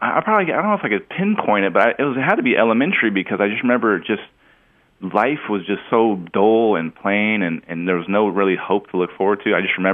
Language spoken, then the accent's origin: English; Tacoma, Washington, United States; I grew up in Tacoma, Washington